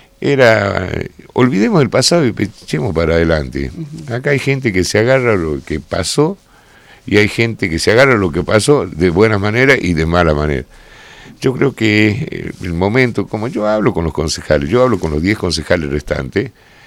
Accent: Tartagal, Salta, Argentina; como somos de Tartagal, nos conocemos todos.

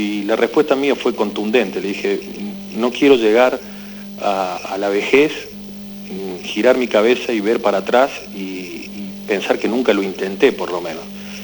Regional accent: Córdoba, Argentina; moved away as an adult; now in Buenos Aires, Argentina; fue el año 2006 que me convocó Alberto Badía para su programa Badía en Concierto, que me vine de Córdoba a Buenos Aires

